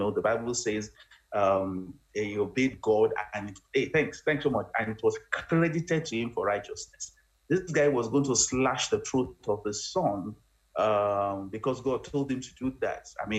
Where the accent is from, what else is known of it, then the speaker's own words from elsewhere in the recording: Ibadan, Oyo, Nigeria; I grew up in Ibadan, and I used to play table tennis when we were young.